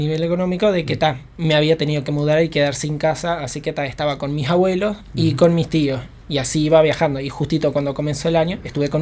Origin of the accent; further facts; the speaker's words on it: Rocha, Uruguay; No, o sea, no nos conocíamos, pero sí somos de Rocha.